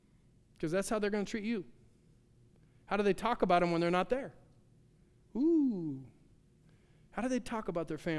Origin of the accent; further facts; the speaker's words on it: Corvallis, Oregon, United States; I grew up in a Pentecostal church. I grew up in AG in Corvallis.